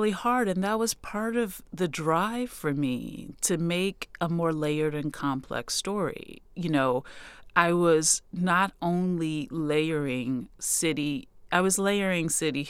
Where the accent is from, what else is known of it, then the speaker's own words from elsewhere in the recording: New Orleans, Louisiana, United States; born there; But I was born, you know, in Methodist Hospital on Reed Road in New Orleans East